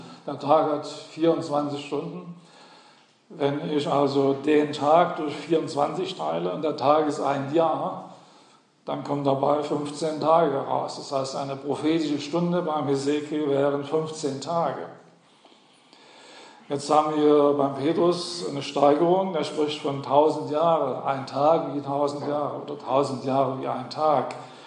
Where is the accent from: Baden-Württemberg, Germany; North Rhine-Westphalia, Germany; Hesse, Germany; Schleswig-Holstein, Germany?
Hesse, Germany; besonders in Hessen, wo ich herkomme. Deshalb weiß ich das.